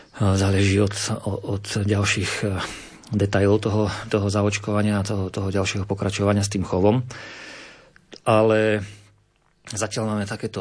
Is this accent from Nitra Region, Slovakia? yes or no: no; Žilina Region, Slovakia; Ja bývam na hraniciach, ja som z Oravy teda, bývam v blízkosti štátnej hranice s Poľskou republikou.